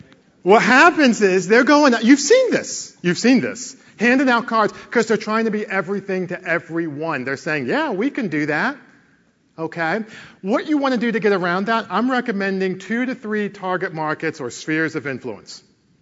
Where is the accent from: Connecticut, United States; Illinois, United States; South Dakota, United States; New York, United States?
Connecticut, United States; Born and raised in Connecticut, actually, went to school in North Carolina.